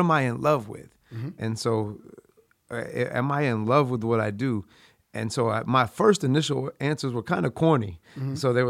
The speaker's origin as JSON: {"language": "English", "town": "Rochester", "region": "New York", "country": "United States", "said": "So I am from Rochester, New York, and I'm from Rochester. I'm from the east side of Rochester, New York, from Hudson to Joseph Avenue."}